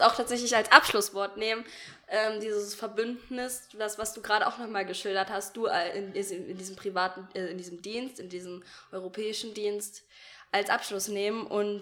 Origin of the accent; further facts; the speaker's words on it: Germany; für mich als Deutscher